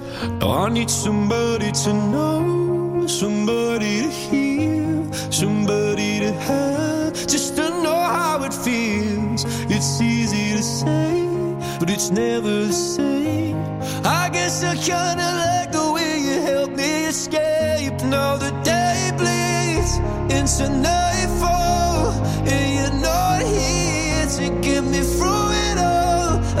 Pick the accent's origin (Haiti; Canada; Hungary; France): France; Le terme montagne russe existe juste chez nous en France